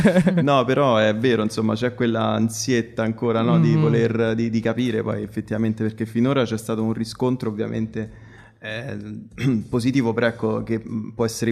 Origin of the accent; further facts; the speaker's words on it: Frosinone, Lazio, Italy; moved away as an adult; io nato e cresciuto a Frosinone, poi quando sono venuto a Roma a studiare architettura a 20 anni